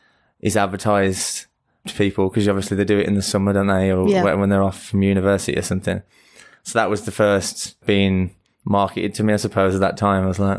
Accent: Bloxwich, West Midlands, United Kingdom; I'm from the Midlands, West Midlands, Bloxwich by Birmingham, where Peaky Blinders is from.

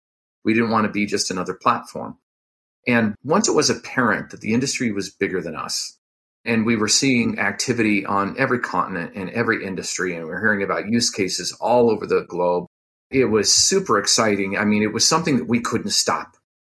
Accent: Utah, United States; because that's a hot topic in my home state of Utah right now.

